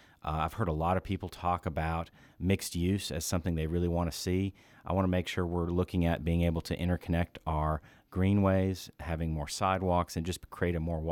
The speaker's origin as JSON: {"language": "English", "town": "Knoxville", "region": "Tennessee", "country": "United States", "tie": "born or raised there", "said": "And I grew up in Knoxville. I went through our public schools here. I graduated from UT."}